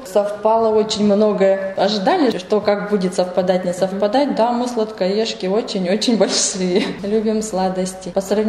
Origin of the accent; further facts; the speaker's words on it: Kachkarnaya, Russia; also born or lived in Kazakhstan; мы из деревни Качкарная. Я-то приехала из Казахстана еще ребенком. С родителями мы переехали сюда.